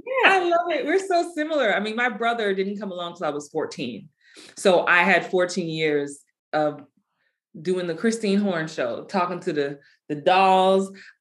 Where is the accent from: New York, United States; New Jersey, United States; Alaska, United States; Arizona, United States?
New York, United States; Bronx; now in Atlanta, United States; I'm from the Bronx. I moved to Atlanta in the 90s. Then after I went back to New York for college and I came back to Atlanta to get my union card